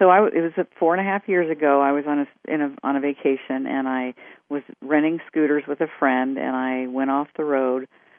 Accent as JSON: {"language": "English", "region": "Virginia", "country": "United States", "tie": "born or raised there", "said": "I was raised in Virginia in the Bible Belt"}